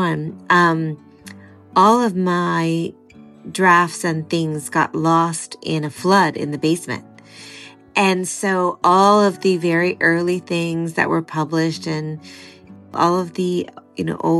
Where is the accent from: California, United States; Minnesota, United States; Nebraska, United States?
California, United States; I have always been a summer girl, born and raised in California.